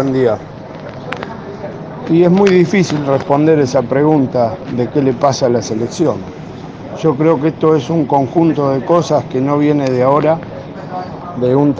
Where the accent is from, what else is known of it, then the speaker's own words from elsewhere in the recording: Argentina; esperemos como argentino que podamos entrar al Mundial